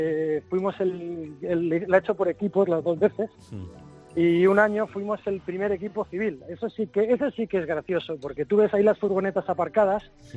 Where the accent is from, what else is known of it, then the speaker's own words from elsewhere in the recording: Granada, Andalusia, Spain; Yo soy maratoniano y maritoñano, porque soy de Granada.